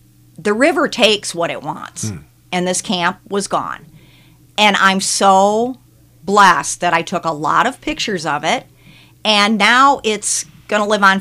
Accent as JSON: {"language": "English", "town": "Toledo", "region": "Ohio", "country": "United States", "said": "Well, I'm originally from Toledo, Ohio."}